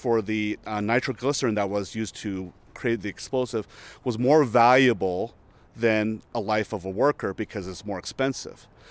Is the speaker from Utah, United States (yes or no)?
yes; Utah, United States; I was born and raised here in Utah. My father was one of the first, if not the first, immigrant from Taiwan to Utah.